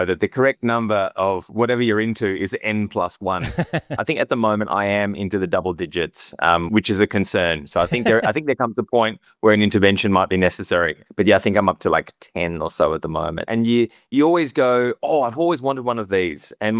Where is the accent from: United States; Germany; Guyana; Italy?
Germany; You know, I grew up in Germany. My mother is German, but my father was born in the Soviet Union. In fact, he was born in Crimea.